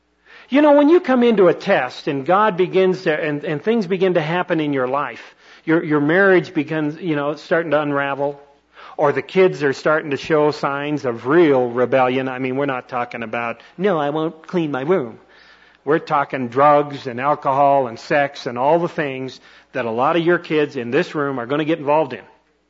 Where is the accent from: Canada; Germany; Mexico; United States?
Canada; I'm a hockey puck. I grew up in Canada. I'm not an educated person at all.